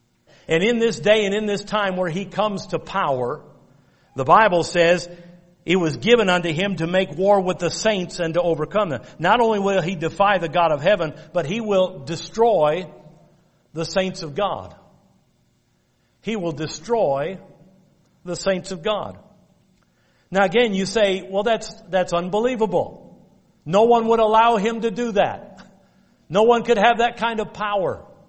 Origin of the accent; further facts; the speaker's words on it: United States; I'm as American as they come, folks.